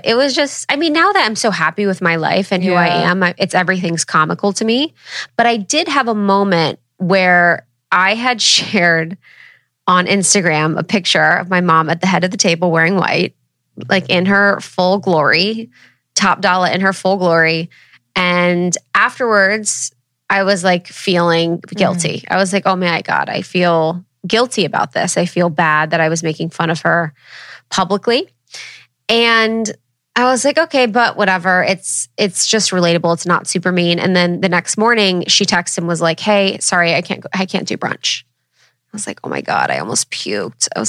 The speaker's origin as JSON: {"language": "English", "region": "Ohio", "country": "United States", "said": "Guys, I'm from Ohio."}